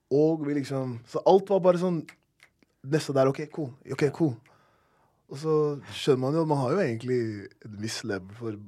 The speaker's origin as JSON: {"language": "Norwegian", "region": "Oslo", "country": "Norway", "said": "Bro, vi kommer fra Lambertsjøtter og Holland. Oslo, liksom."}